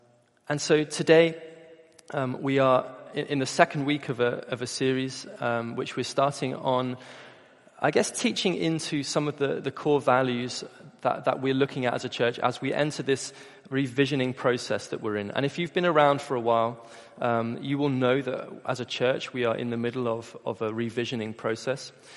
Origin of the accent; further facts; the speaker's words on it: Bristol, South West England, United Kingdom; Because for me, I grew up in Bristol. I'm a Bristolian by birth.